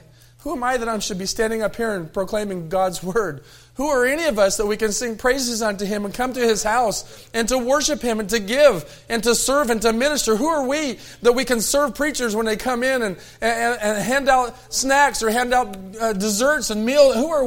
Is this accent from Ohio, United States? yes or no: no; Tucson, Arizona, United States; born there; I was born in Tucson, Arizona at St. Joe's Hospital on Wilmot Avenue.